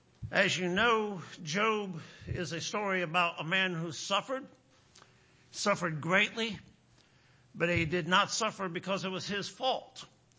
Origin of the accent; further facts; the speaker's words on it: Connecticut, United States; I said, "Well, I'm from Connecticut."